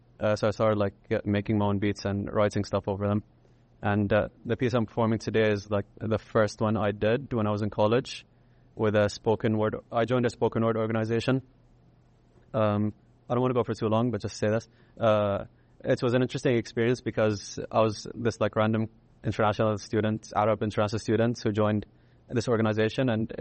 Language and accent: English; Bahrain; I'm originally from Bahrain, and I do rap.